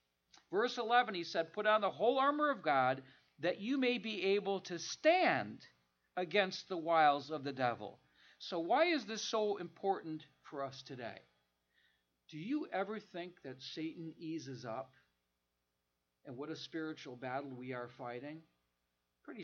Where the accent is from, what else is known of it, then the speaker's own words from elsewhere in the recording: Detroit, Michigan, United States; I wonder if in my hometown, Detroit, I wonder if 10% of all the brethren there hung on to the truth.